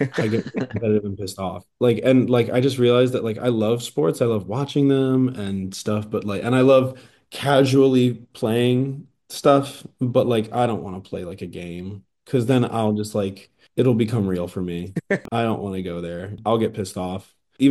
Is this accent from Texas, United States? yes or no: no; Frederick, Maryland, United States; I'm from Frederick. It's like an hour outside Baltimore.